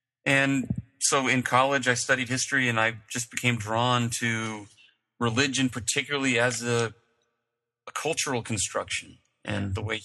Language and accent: English; Philippines; born there; also born or lived in England; I was born in the Philippines and lived all over the world and went to high school in England and other places. And so my parents were these kind of old stock pioneer Mormons from Idaho who had left. And I was growing up in a kind of Mormon diaspora.